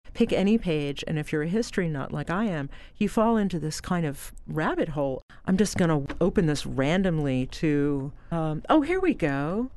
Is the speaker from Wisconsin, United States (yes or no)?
no; Atlanta, Georgia, United States; Here I am growing up in Atlanta in the 70s, and I'm wearing bell bottoms and I have dirty feet, and my first concert was … at the Atlanta Stadium.